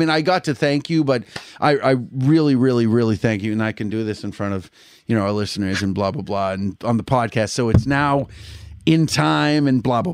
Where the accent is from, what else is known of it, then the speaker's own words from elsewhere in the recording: New England, United States; accent: New England; I see the E because I'm from New England. So most of the time I lean towards that dialect.